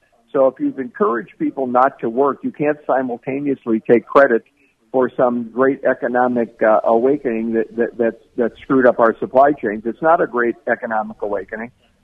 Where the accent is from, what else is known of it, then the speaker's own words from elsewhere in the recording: Cleveland, Ohio, United States; Cleveland's my hometown.